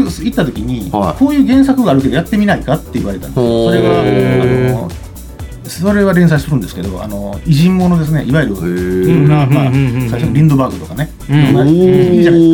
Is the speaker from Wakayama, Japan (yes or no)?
yes; Wakayama, Japan; moved away as an adult; also born or lived in Osaka; 和歌山ですね。